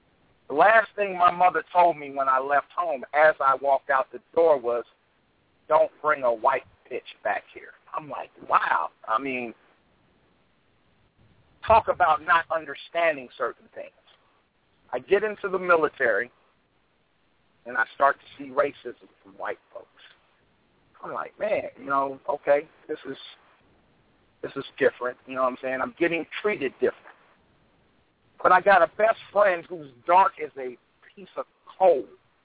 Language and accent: English; Sylacauga, Alabama, United States; I'm from Alabama, Sylacauga, Alabama.